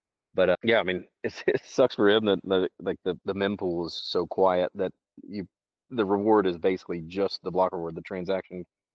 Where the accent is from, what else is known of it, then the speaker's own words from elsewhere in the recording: United States; I'm very American and I'm very pro-America.